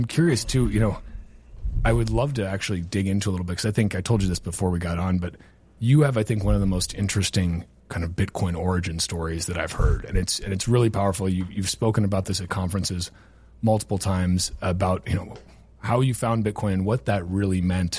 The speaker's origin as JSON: {"language": "English", "country": "Venezuela", "tie": "born or raised there", "lives_now": "United States", "said": "I grew up in Venezuela."}